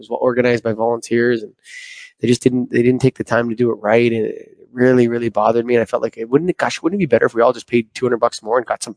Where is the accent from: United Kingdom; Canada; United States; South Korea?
Canada; I'm Canadian, so I'm pronouncing it French